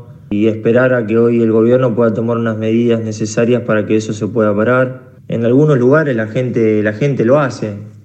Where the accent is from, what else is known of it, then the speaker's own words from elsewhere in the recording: Argentina; soy argentino y tengo familia ahí